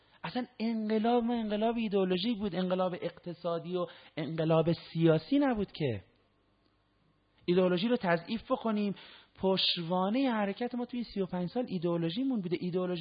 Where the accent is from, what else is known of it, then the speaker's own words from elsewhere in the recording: Iran; تحت تاثیر اینیم که آقا ما ایرانیم و سنت‌هایی داشتیم